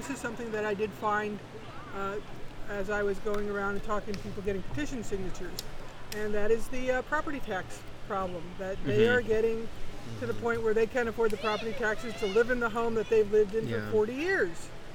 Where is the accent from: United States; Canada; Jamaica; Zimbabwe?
United States; Shamokin, Pennsylvania; I grew up in Shamokin.